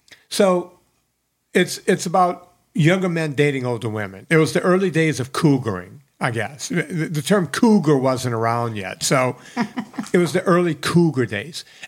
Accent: New Orleans, Louisiana, United States; moved away; I'm from the New Orleans area, and we knew each other. And when I first moved out here, I couldn't get anything rolling.

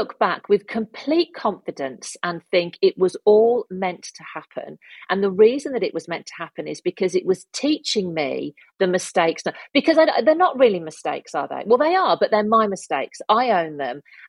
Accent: Birmingham, West Midlands, United Kingdom; Yeah, we were born and bred in Birmingham.

